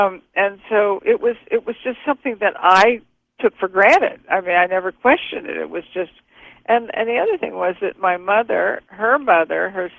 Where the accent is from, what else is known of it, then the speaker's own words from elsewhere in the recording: Savannah, Georgia, United States; also born or lived in all over the world; of course I lived all over the world. I never lived in one place longer than a year and a half. But I'm from Savannah, Georgia, and my mother's from a small town outside of Savannah called Statesboro.